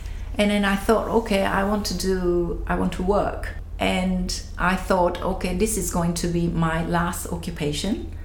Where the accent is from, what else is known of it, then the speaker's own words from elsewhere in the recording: Japan; I remember I lived in the college, the dormitory. And of course, I came from Japan.